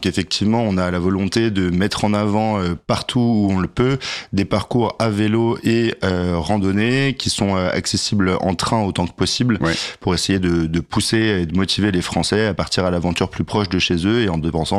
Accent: Paris, Île-de-France, France; j'ai grandi à Paris.

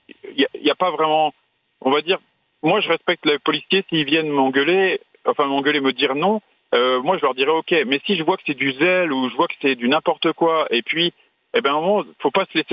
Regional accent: France; je lui dis en arabe, je suis français

